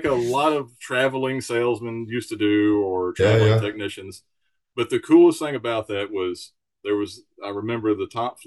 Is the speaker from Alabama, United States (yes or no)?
yes; Alabama, United States; just working in Europe really kind of exposed me to a lot of cultural things that growing up in Alabama, you just don't get.